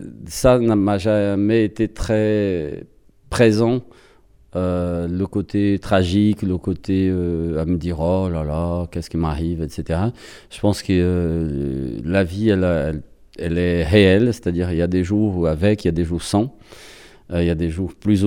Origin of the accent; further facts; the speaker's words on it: Brazil; French is a second language; now in France; À chaque fois que je dis quelque part, je suis brésilien